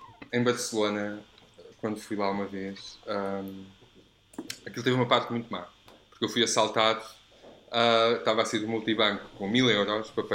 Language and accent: Portuguese; Centro, Portugal; Nasci na Beira Baixa, portanto sou um beirão. Estudei em Coimbra.